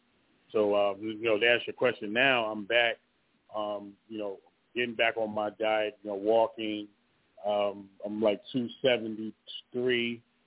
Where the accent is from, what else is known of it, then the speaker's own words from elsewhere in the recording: Newark, New Jersey, United States; I grew up in Newark, New Jersey, actually. Yep, I always say I have the heart of New Jersey and the soul of the south, you know.